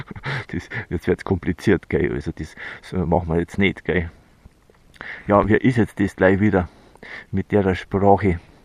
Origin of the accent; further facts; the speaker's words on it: Germany; ich bin ein Deutscher, gell, also, und da müssen wir Deutsch reden